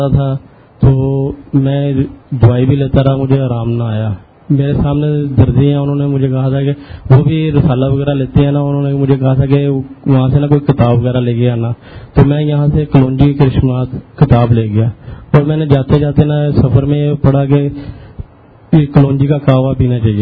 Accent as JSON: {"language": "Urdu", "town": "Sargodha", "region": "Punjab", "country": "Pakistan", "said": "اور میں سرگودا سے آیا ہوں."}